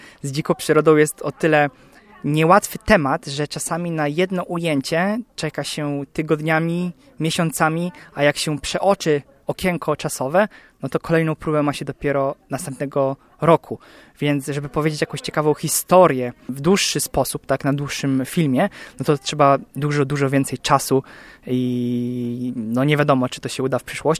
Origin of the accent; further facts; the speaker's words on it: Wrocław, Lower Silesian Voivodeship, Poland; jestem z Wrocławia, jest ich niewiele